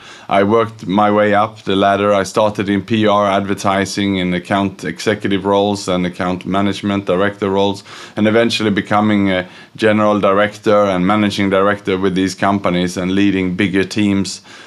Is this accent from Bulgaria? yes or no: no; Sweden; born there; English is a second language; moved away as an adult; also born or lived in Australia; Well, I was born in Sweden in 1975, and then late 90s, I moved to Australia to study English.